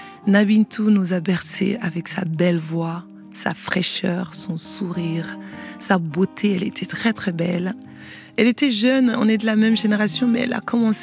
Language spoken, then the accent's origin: French; Wassoulou, Mali; elle vient de la même région que moi, on vient tous de Ouassoulou.